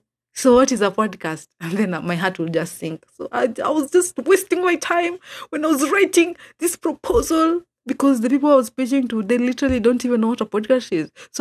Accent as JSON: {"language": "English", "town": "Kisumu", "region": "Kisumu County", "country": "Kenya", "said": "I'm a podcaster from Kisumu."}